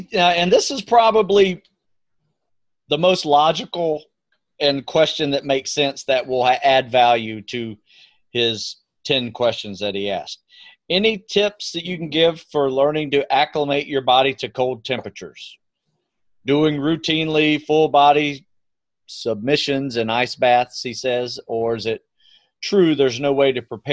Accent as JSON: {"language": "English", "region": "Florida", "country": "United States", "tie": "born or raised there", "said": "I grew up on the East Coast in Florida where we had these freshwater springs popping up everywhere in North Florida."}